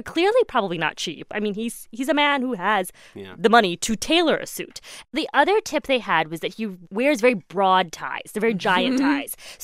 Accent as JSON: {"language": "English", "region": "Midwest", "country": "United States", "tie": "born or raised there", "said": "Can I just say, though, I grew up in the Midwest."}